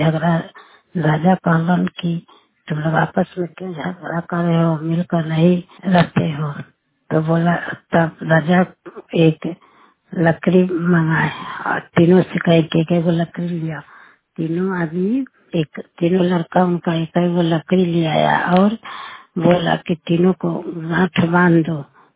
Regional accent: Hemtapur, India; और हम हेमतपुर के रहने वाली हैं

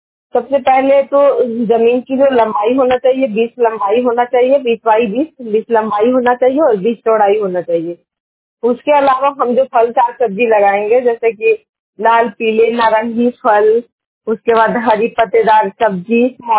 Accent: Nawada, Bihar, India; और मैं नवादा डिस्ट्रिक्ट से बिलोंग करती हूँ

